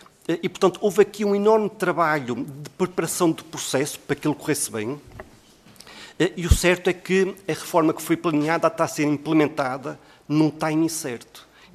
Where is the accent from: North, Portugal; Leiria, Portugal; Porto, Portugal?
Porto, Portugal; Eu venho do Porto